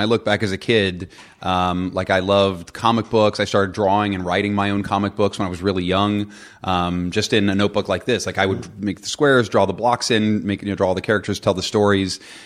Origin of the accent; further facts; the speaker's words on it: West Virginia, United States; And I grew up in West Virginia, and so Hollywood was a million miles away.